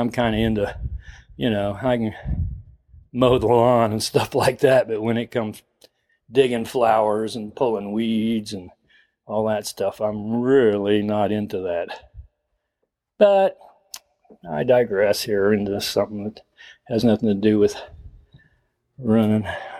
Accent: Florida, United States; Since I grew up in Florida and ran in Florida

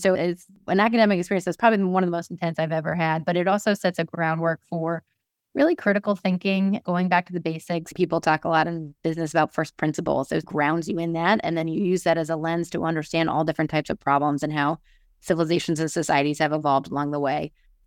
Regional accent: New York City, New York, United States; And I grew up in New York City and went to an all-girls school there.

